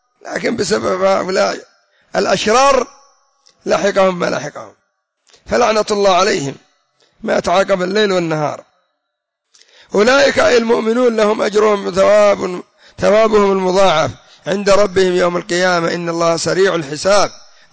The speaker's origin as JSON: {"language": "Arabic", "country": "Yemen", "said": "عندنا في اليمن"}